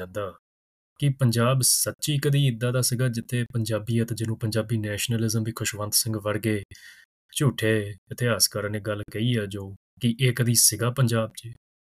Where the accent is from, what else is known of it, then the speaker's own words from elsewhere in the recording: Punjab, India; ਹਾਂ, ਇੰਨਾ ਸੀਗਾ ਕਿ ਅਸੀਂ ਪੰਜਾਬ ਦੇ ਆ, ਅਸੀਂ ਪੰਜਾਬ 'ਚ ਰਹਿੰਦੇ ਆ, ਤਾਂ ਸਾਡਾ ਇਸ ਧਰਤੀ ਨਾਲ ਲਿੰਕ ਆ